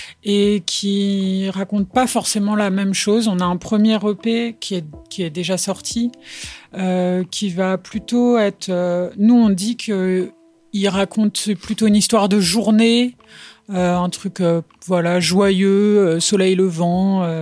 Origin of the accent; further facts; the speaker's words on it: France; parce qu'on est français, on chante en anglais